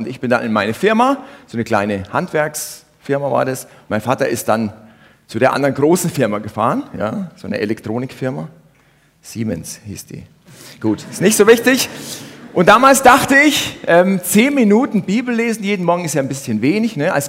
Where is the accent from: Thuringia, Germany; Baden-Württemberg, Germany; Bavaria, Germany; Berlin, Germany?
Bavaria, Germany; Uffenheim; Wer kennt Uffenheim? Wow, es sind doch 5 Leute. Das ist toll. Liegt also in Mittelfranken.